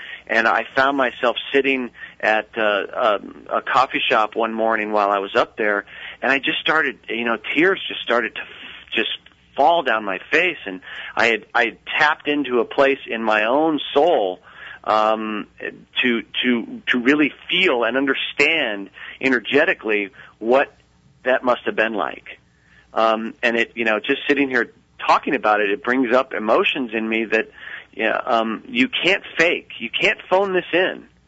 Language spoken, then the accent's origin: English; Las Vegas, Nevada, United States; I'm from Las Vegas.